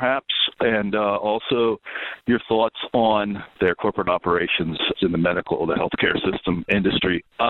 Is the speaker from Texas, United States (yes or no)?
no; Pennsylvania, United States; I am from Pennsylvania.